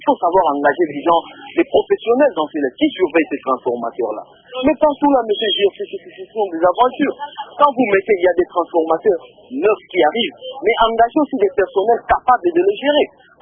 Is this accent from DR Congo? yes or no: yes; Kikwit, Kwilu, DR Congo; moved away as an adult; now in Kinshasa, DR Congo; J'ai quitté Kikuit en 2010 pour les études ici à Kinshasa. Je n'ai pas laissé de l'électricité à Kikuit, non plus l'eau.